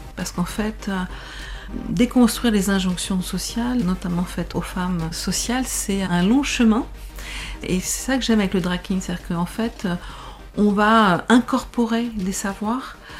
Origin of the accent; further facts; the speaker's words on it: Lille, Hauts-de-France, France; Je viens de Lille, dans le nord de la France, et il y a 31 ans, j'avais 20 ans